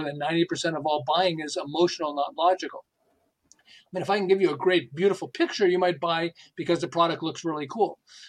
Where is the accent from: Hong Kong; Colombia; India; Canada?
Canada; Montreal, Quebec; moved away as an adult; now in United States; I'm originally from Montreal in Canada, but about 35 years ago, I moved to Southern California.